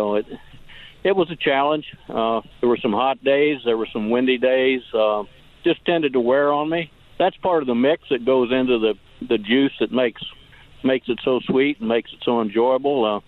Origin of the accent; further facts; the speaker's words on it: Missouri, United States; I was raised in the Missouri hills, the Ozarks of Missouri, so I've always been an outdoors person.